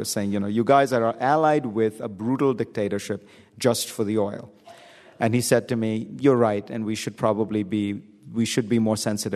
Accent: India; when I was growing up in India

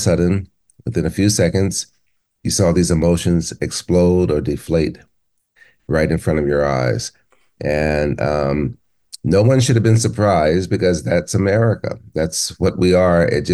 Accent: San Diego, California, United States; I grew up in San Diego. We followed USC sports mainly because of him.

